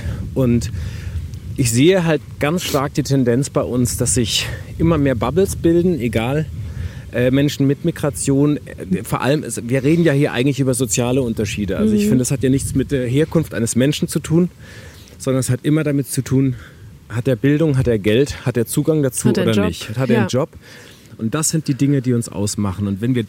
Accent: Wuppertal, North Rhine-Westphalia, Germany; ich bin auch in Wuppertal groß geworden

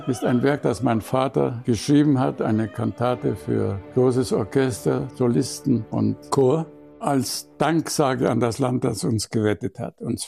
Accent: Munich, Bavaria, Germany; born there; now in Schleswig-Holstein, Germany; Gut, geboren bin ich in München. Ich fühle mich aber ehrlich gesagt, obwohl ich mich natürlich verbunden fühle mit meiner Geburtsstadt, das ist selbstverständlich, aber zu Hause bin ich hier in Schleswig-Holstein.

